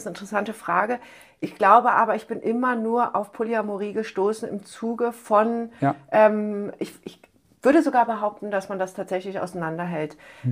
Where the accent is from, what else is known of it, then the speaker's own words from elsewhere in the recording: Berlin, Germany; ich bin aus Berlin